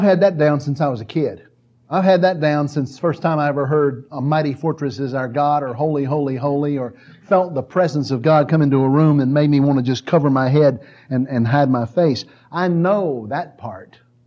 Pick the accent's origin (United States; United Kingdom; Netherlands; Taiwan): United Kingdom; Scotland; Because, you know, I'm Scottish Presbyterian. I've got all this thick-headed, you know, Celtic bullheadedness in me.